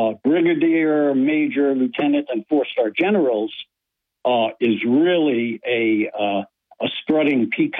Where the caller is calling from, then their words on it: Binghamton, New York, United States; from Binghamton, New York.